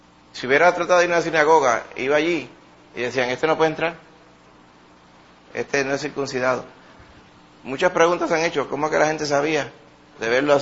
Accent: Mayagüez, Puerto Rico; uno le dice, yo nací en Mayagüez. Rápido, ¿saben? Que uno es cierto, que no está mintiendo, Mayagüez. Porque ¿quién habla así? Pues, los de acá de Puerto Rico

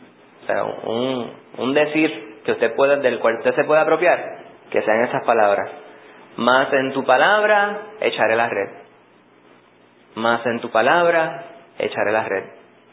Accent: Puerto Rico; Yo entendería, como buen puertorriqueño

